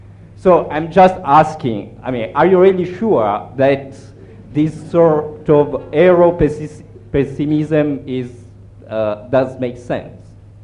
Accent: Italy; now in United Kingdom; But I come from Italy.

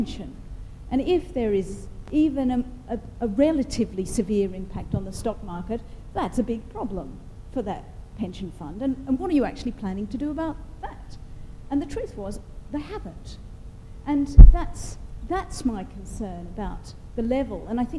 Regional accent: Australia; At least those of you who can tell know that I come from Australia

